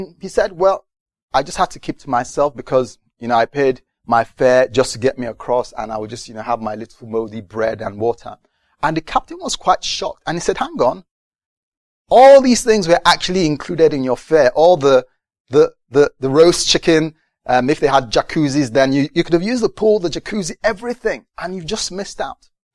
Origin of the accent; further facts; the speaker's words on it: United Kingdom; I'm British, by the way, if I were an American, this is how I'd be walking. But, you know, we Brits, we don't walk like that.